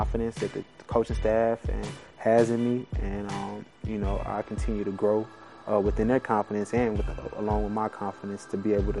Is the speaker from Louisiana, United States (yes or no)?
yes; Alexandria, Louisiana, United States; I'm from Alexandria, Louisiana, and I play running back. I come from kind of like a basketball family.